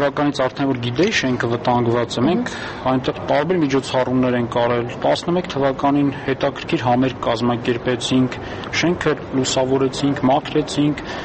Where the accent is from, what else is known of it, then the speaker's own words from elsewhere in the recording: Yerevan, Armenia; ես ծնվել եմ Երևանում, ապրել եմ ես քաղաքում, իմ ամենալավ տարիները անցել են ես քաղաքում